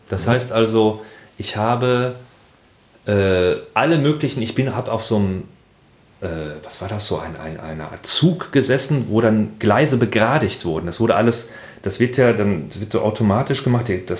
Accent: Hamm, North Rhine-Westphalia, Germany; Das ist, und ich komme ja aus Hamm. Und Hamm ist ja jetzt gar nicht mal so Ruhrgebiet. Hamm ist ja dann schon die Verbindung zum Münsterland.

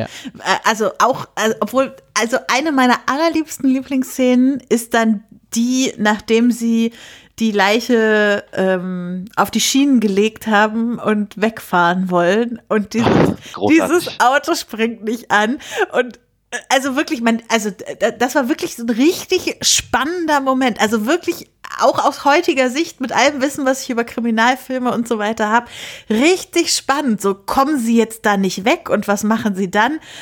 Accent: Lüneburg, Lower Saxony, Germany; das spielt halt in Lüneburg, wo ich herkomme

